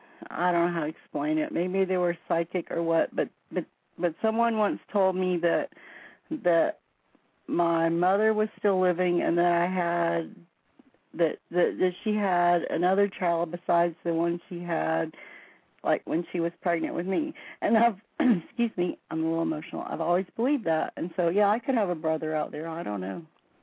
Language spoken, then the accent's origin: English; Fort Worth, Texas, United States; born there; I was born in the Dallas area, in Fort Worth.